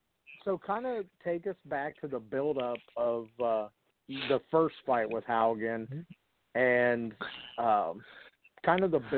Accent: Ohio, United States; I'm from Ohio, so, you know, like the Mancinis and Aaron Pryors and guys like that.

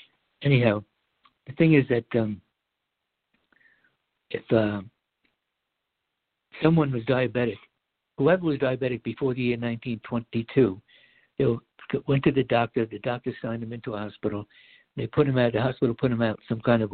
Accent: United States; When I was a kid growing up in America, there was hardly anyone with cancer, believe it or not.

